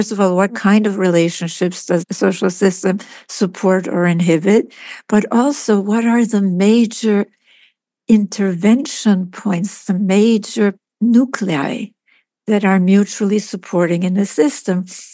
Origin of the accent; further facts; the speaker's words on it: Cuba; But growing up in Cuba was very difficult for me.